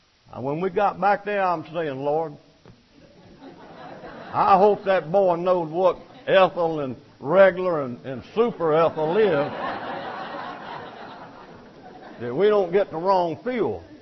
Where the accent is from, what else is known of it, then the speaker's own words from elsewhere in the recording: Mobile, Alabama, United States; born there; I was born in Mobile, Alabama.